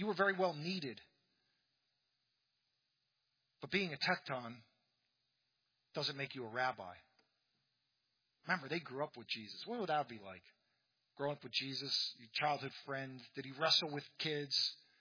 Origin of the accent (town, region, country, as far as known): United Kingdom